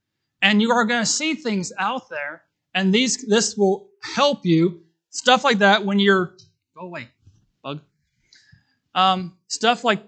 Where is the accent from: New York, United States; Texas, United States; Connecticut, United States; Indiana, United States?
Indiana, United States; Terre Haute; don't call me because I'm from Terre Haute and your pizza's going to be very cold by the time I get there.